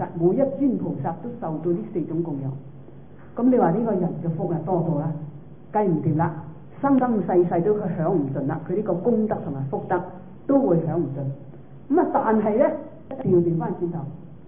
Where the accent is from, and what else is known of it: Guangdong, China